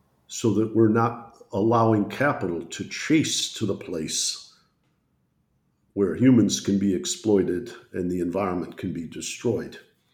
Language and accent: English; Detroit, Michigan, United States; But my friends growing up in Detroit, both those who have advanced degrees and those who work with their hands